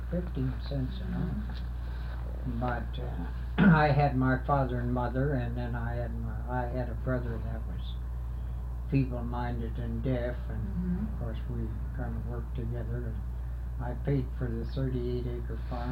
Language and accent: English; Chicago, Illinois, United States; born there; No, I was born in Chicago.